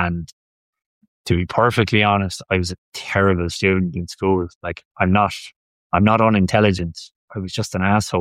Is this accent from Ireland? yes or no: yes; Ireland; I grew up in a small kind of a coastal city. And like anyone in Ireland, I kind of had a kind of an ideal childhood